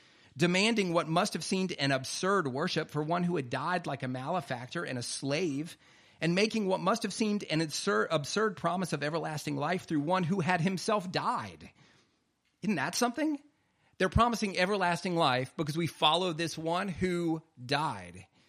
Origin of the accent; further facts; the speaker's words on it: South Carolina, United States; Sorry. I'm like a southerner. I grew up in South Carolina.